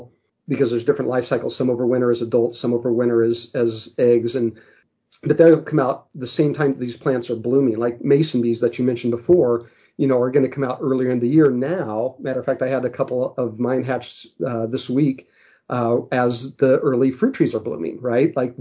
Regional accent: Kansas, United States; I grew up in Kansas. And the University of Kansas and their Natural History Museum had that same thing

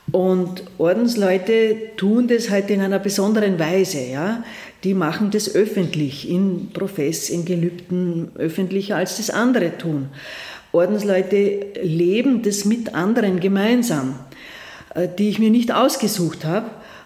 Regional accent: Laa an der Thaya, Lower Austria, Austria; Ich komme aus La an der Theia

